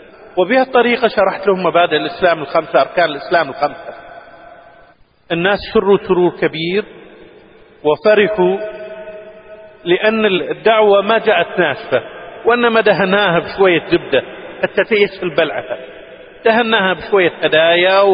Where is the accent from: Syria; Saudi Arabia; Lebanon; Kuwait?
Kuwait; فقلت لهم أنا من الكويت، والكويت في أرض مكة والمدينة وأهلي في مكة.